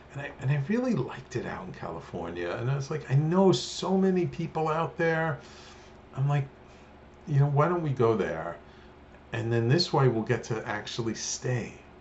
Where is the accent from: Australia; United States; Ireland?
Australia; We saw the picture of the two of you holding a koala and we're from Australia and we thought these are the perfect people for us.